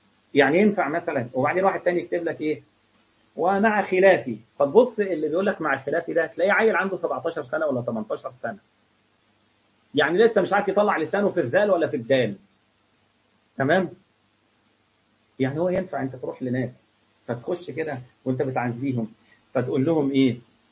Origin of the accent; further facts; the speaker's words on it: Egypt; رأي الشافعية مثلا ورأي الحنابلة عشان دول أشهر مذهبين عندنا في مصر